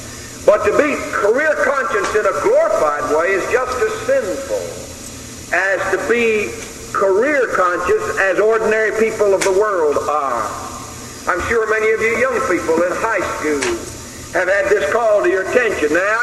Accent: the South, United States; Now, I'm from the South myself, so I can talk to those of you who are from the South.

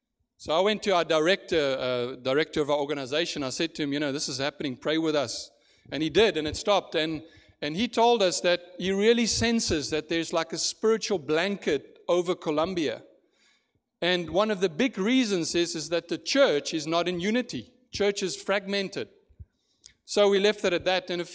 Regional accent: South Africa; accent: South African; We're a South African ministry, so this accent is not Gaston, it's South Africa.

